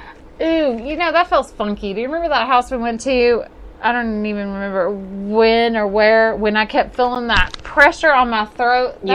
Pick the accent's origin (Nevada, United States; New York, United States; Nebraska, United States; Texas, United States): Texas, United States; Sorry, I'm Texan.